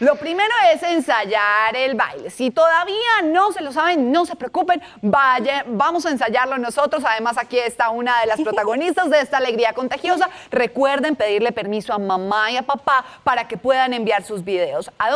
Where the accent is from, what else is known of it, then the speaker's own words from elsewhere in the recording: Colombia; nuestra historia como colombianos. Y como nos encanta recorrer nuestro país